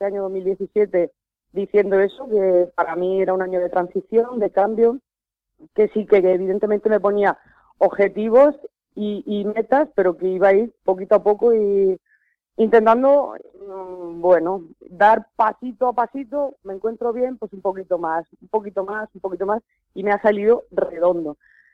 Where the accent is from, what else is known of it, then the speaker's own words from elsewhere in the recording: Lorca, Region of Murcia, Spain; also born or lived in León; yo dejé León en septiembre de 2016, ya me trasladé definitivamente a Lorca. Volví a Lorca, pues a mi ciudad natal.